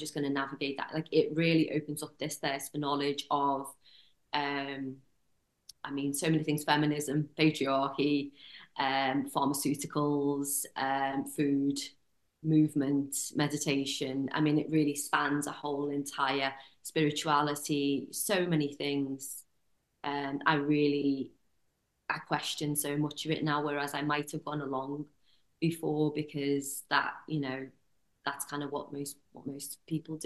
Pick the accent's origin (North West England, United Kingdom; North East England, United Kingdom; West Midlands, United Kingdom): North West England, United Kingdom; Liverpool; now in London, United Kingdom; No, I'm from Liverpool.